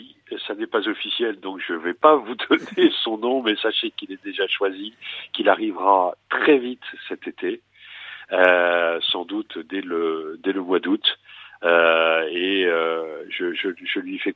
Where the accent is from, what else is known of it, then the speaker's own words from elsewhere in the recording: Hauts-de-France, France; now in Vendée, France; moi je suis originaire du Nord, le Nord que j'ai quitté il y a bien longtemps, et quand je suis arrivé en Vendée